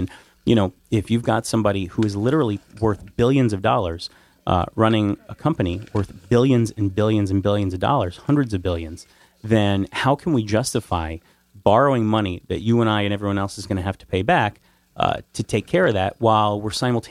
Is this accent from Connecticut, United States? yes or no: yes; New Milford, Connecticut, United States; also born or lived in Hudson Valley, New York; I grew up in New Milford, actually. New York and the Hudson Valley, and then in New Milford, Connecticut.